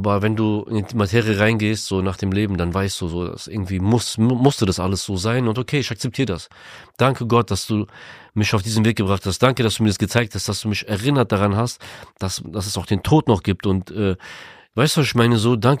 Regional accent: Ukraine; now in Germany; nee, ich bin Ukrainer, ich möchte meinen ukrainischen Pass behalten.

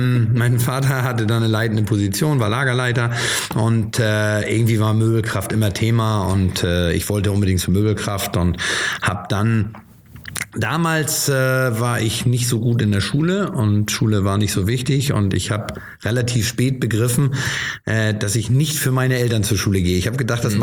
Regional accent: Hamburg, Germany; ich bin als Hamburger

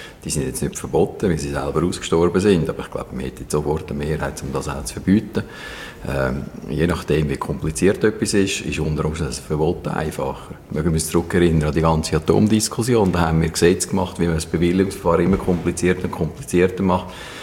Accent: Glarus, Switzerland; als Glarner möchte ich

